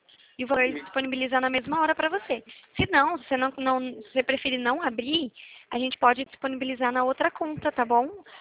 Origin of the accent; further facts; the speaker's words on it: Limeira, São Paulo, Brazil; eu sou da cidade de Limeira.